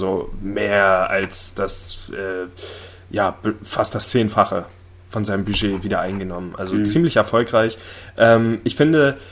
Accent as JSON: {"language": "German", "town": "Cottbus", "region": "Brandenburg", "country": "Germany", "tie": "born or raised there", "said": "also mit meiner Heimatstadt Cottbus gibt es eigentlich nur einen Film"}